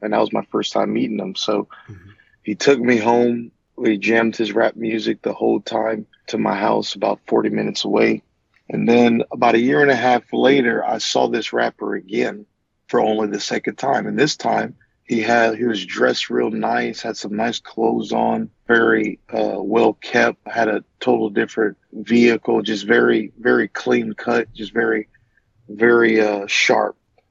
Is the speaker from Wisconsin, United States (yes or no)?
no; Lafayette, Louisiana, United States; But I was born and raised in Louisiana, born in Eunice, Louisiana, raised in Lafayette, Louisiana.